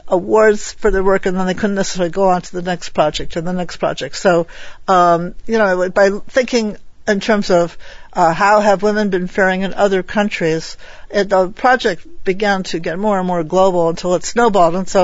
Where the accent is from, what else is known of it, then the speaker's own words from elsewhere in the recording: United States; because I'm an American.